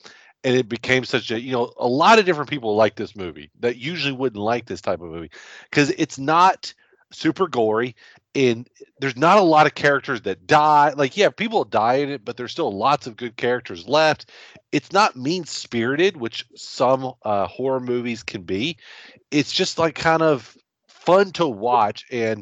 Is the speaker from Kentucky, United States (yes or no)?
yes; Kentucky, United States; I'm from Kentucky too. I don't like them.